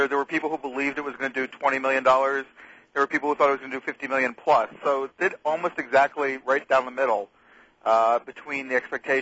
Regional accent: Hollywood, California, United States; I'm from Hollywood.

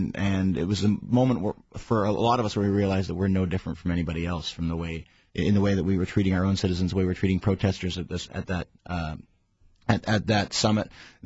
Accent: Canada; I'm from Canada.

